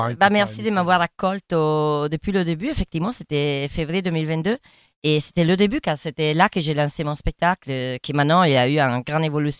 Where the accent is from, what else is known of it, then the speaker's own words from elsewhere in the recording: Castelluccio, Lombardy, Italy; born there; also born or lived in Parma, Italy; Alors, moi, je suis née à Mantova. Précisément à Castelluccio, c'est un petit village de 3000 personnes à côté de Mantoue. Mais la mamma est de Parme